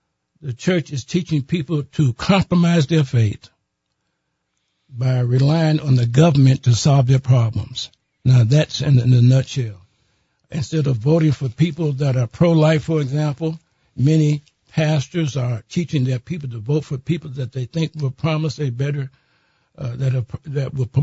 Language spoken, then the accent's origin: English; Chicago, Illinois, United States; as I contemplated what was going on in my hometown of Chicago, it really saddened me greatly.